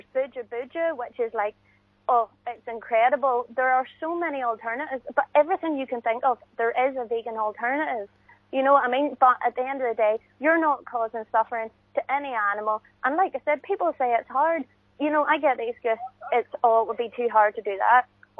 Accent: Ballymena, Northern Ireland, United Kingdom; now in Belfast, United Kingdom; Oh, no, I'm a Ballymena girl. You know, the typical non-vegan town. But I tell you, I'm from Ballymena and I've moved up to Belfast.

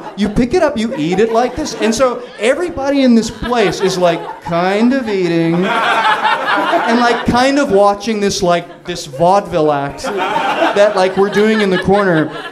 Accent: Los Angeles, California, United States; And yeah, we're from LA. And this is my wife. She's from Seoul, Korea.

